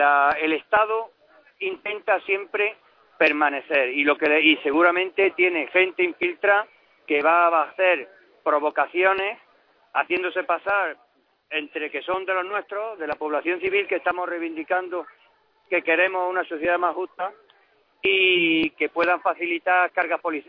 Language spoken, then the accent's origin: Spanish; Granada, Andalusia, Spain; No, yo soy de Granada. Pertenezco al grupo de Granada